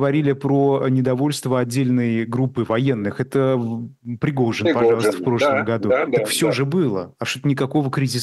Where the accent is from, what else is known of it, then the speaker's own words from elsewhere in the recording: Ufa, Bashkortostan, Russia; выступила на днях в Уфе, в моем родном городе